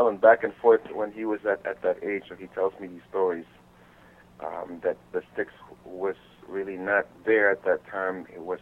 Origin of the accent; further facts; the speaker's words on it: Philippines; born there; I was born in the Philippines. Mm-hmm. August 1562.